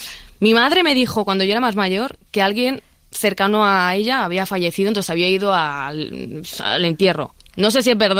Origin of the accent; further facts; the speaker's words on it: Madrid, Community of Madrid, Spain; born there; soy una mujer española, he nacido en La Paz, en Madrid, mis padres se conocieron aquí en España por separado, pero agradezco mucho tener esta doble cultura